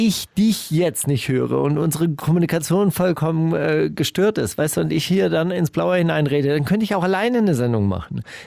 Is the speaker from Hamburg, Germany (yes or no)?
no; Stuttgart, Baden-Württemberg, Germany; Ich komme ja aus Stuttgart